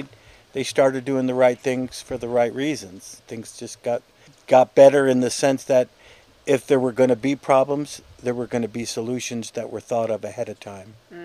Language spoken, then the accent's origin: English; Brooklyn, New York, United States; also born or lived in Dobbs Ferry; I'm from New York, New York. I was born and raised in Brooklyn. Actually, I was born in Manhattan Hospital, but I grew up in Brooklyn.